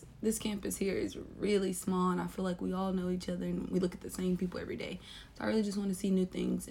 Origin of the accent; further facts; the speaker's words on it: Natchitoches, Louisiana, United States; because I'm from Natchitoches and I wanted to get away from home